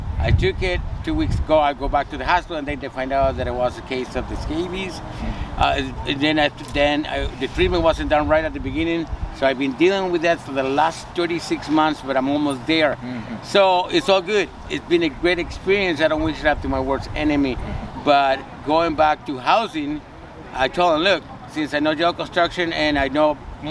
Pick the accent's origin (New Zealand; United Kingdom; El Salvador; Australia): El Salvador; now in United States; I was born and raised in El Salvador. I've been here in America for 38 years.